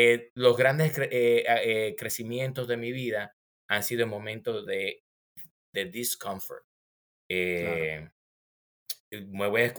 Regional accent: Santo Domingo, Distrito Nacional, Dominican Republic; Yo soy dominicano, crecí en Santo Domingo y siempre fui buen estudiante.

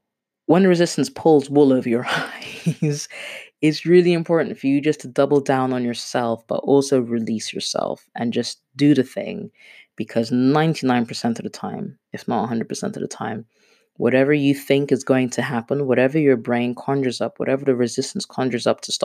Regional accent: Kenya; being a Kenyan kid, right, I might be a bit of a third culture kid, and I am a third culture kid, but by the same token, I am completely unapologetically Kenyan.

